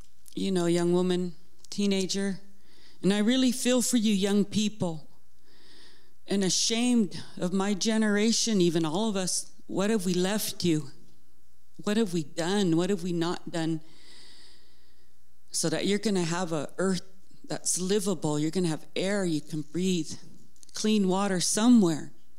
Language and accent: English; Pacific Northwest, United States; now in Cascade Locks, United States; I'm from the Columbia River. I live in Cascade Locks.